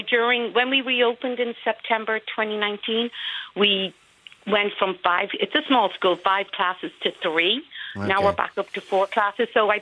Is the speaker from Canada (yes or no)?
no; Dublin, Leinster, Ireland; I'm from Dublin.